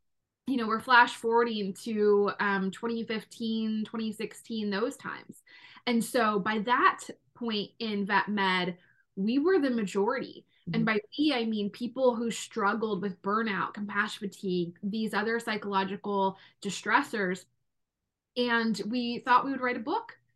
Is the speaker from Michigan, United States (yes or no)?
yes; Detroit, Michigan, United States; And I was growing up in Detroit, Metro Michigan.